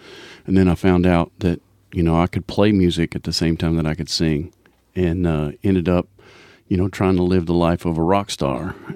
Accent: Malden, Missouri, United States; My dad baptized me in the little church that I grew up in Malden, Missouri.

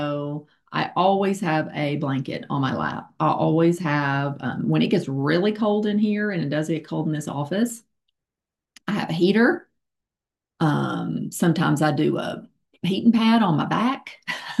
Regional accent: Little Rock, Arkansas, United States; I am from Little Rock, Arkansas. It is cold and rainy today.

